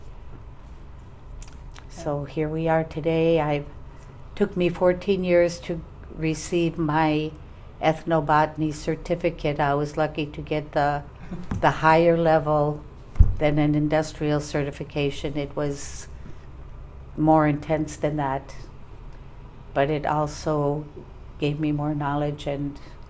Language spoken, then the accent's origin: English; Bethel, Alaska, United States; born or raised there